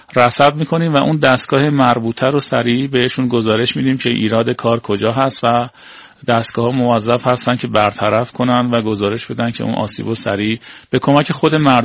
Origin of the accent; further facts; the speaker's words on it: Iran; هیچ وقت نیومدیم بگیم آقا ما ایرانی هستیم